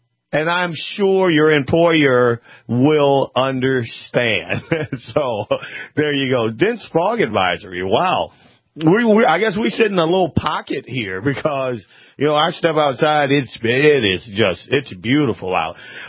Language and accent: English; the South, United States; And I don't know if it's me growing up in the South, we were always outside.